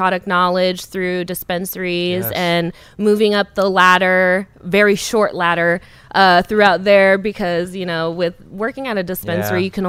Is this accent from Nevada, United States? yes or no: yes; Las Vegas, Nevada, United States; also born or lived in California; Well, I was raised in Vegas. I was born in California.